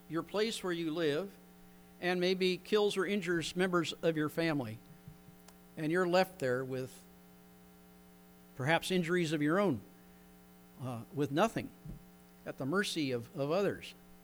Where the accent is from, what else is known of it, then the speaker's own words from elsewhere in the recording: United States; born there; how fortunate I am to have been born as an American citizen